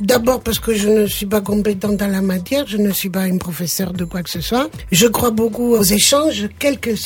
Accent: Italy; ça se fait autour de l'italien et de ma culture, puisque je suis italienne.

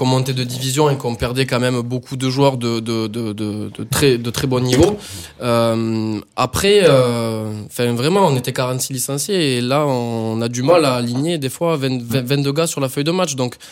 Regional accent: Grisolles, Occitanie, France; Et puis moi, j'ai grandi à Grisol, donc je me sens responsable de ça aussi

